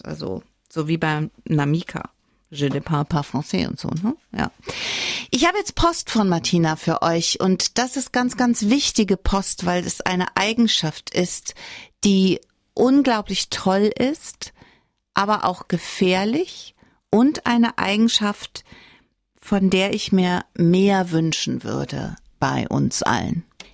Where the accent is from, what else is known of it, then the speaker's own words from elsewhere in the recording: North Rhine-Westphalia, Germany; dann hatte ich Niederländisch, weil ich komme ja vom Niederrhein und das ist an der Grenze zu den Niederlanden.